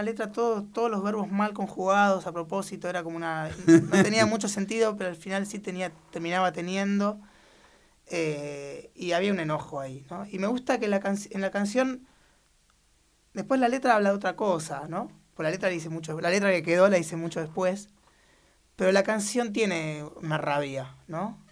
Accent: Buenos Aires, Argentina; Yo me crié en Buenos Aires y siempre viví, de hecho, creo que desde el año 92 vivo sobre la calle Corrientes, en diferentes lugares, pero sobre la calle Corrientes.

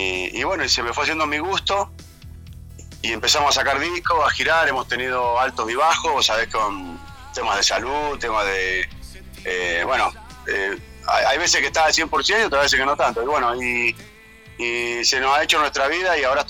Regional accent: Mendoza, Argentina; Sí, de Mendoza.

